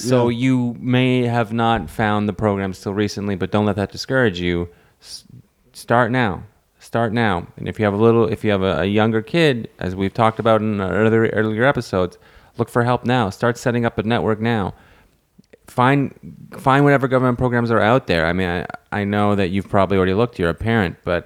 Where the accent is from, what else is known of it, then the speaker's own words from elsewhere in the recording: Canada; I'm Canadian. Why am I getting no support in my home country?